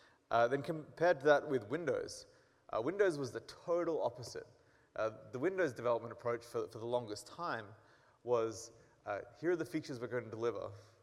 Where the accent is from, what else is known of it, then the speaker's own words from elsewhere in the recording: Brisbane, Queensland, Australia; also born or lived in Sydney, Australia; now in Redmond, United States; I grew up in Brisbane, actually. I moved to Sydney with Microsoft many years ago now, back in 2007. And then in 2010, moved over to Seattle